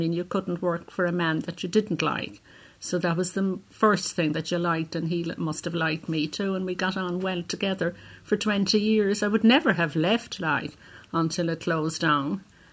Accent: Cork, Munster, Ireland; Cork City. It's Glasheen Road near UCC.

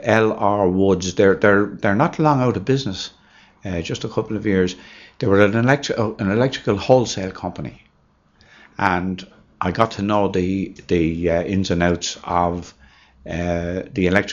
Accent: Mountmellick, County Laois, Ireland; moved away as an adult; also born or lived in County Cavan; now in Dublin, Ireland; and I was born in 1934, and we moved to a place called Mount Mellick in County Laois in 1937, in October 37. I came to work in Dublin in 1952. I left Mount Mellick and came to work in Dublin.

